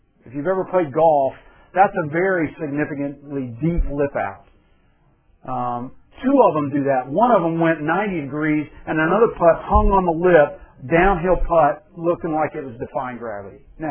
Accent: Louisville, Kentucky, United States; I grew up in Louisville, Kentucky, still considered part of the Bible Belt.

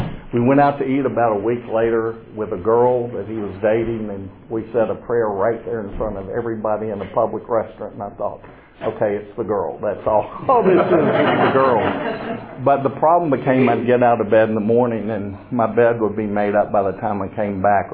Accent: Atlanta, Georgia, United States; also born or lived in Albany, Georgia / Mobile, Alabama / Buffalo, New York; We moved here from New York. I was born in Atlanta, then we moved to Albany, Georgia, Mobile, Alabama, Buffalo, New York, and then moved back here.

